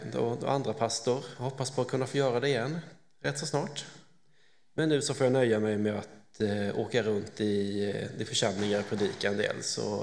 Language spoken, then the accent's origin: Swedish; Korsberga, Jönköping County, Sweden; Är från, eller åtminstone uppväxt, i Korsberga. På ett sätt brukar jag säga att jag är född och uppvuxen i Korsberga.